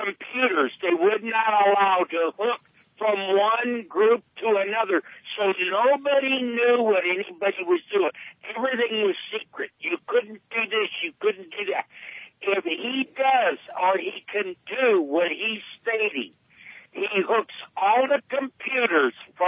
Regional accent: San Fernando Valley, California, United States; I grew up in the San Fernando Valley.

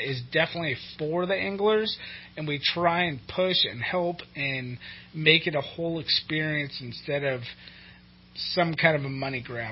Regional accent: Cottonwood, California, United States; I'm from Cottonwood, California.

